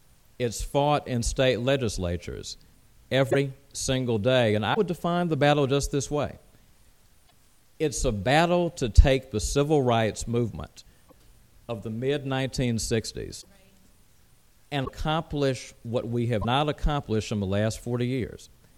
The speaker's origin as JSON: {"language": "English", "town": "Montgomery", "region": "Alabama", "country": "United States", "tie": "born or raised there", "said": "as a lot of people believed in my hometown of Montgomery, Alabama, back in 1954"}